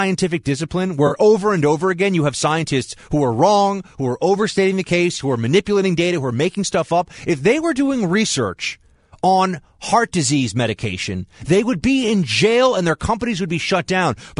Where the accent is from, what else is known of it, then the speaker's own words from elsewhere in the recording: Manhattan, New York, United States; In my hometown here in Manhattan, I have friends.